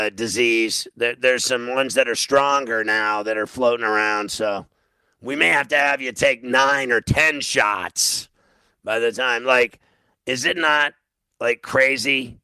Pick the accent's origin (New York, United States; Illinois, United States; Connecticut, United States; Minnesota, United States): Illinois, United States; Chicago; also born or lived in Pittsburgh; And then I grew up in Chicago and Pittsburgh, which are two of the crappiest cities in North America for weather.